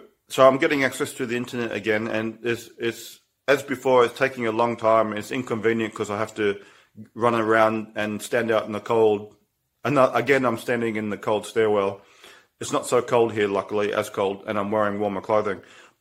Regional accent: Australia; now in Estonia; And I'm Australian, and I live here with an EU passport

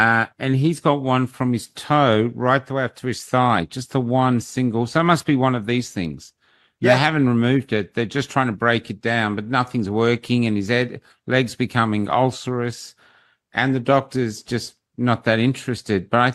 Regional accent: Melbourne, Victoria, Australia; I'm from Melbourne. And Melbourne, we just went full North Korea.

